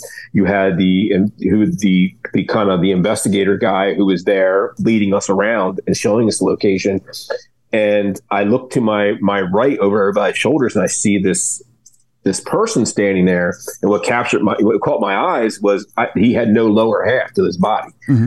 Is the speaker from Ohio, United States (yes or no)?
yes; Delaware, Ohio, United States; And geographically speaking, people, I'm from Delaware, Ohio.